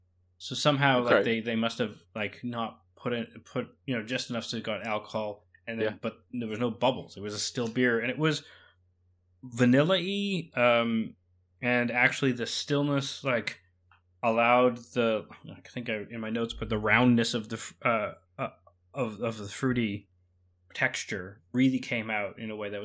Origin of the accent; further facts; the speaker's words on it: Calgary, Alberta, Canada; these guys are based in Edmonton, the city nearest to my hometown, which was weird. I'm like, oh yeah, I'm a Calgary boy.